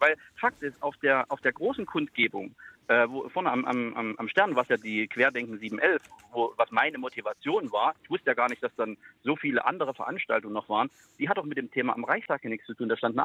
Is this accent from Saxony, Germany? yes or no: yes; Leipzig, Saxony, Germany; Ich bin aus Leipzig, wissen Sie, hier sind linksextreme Thematiken brutal.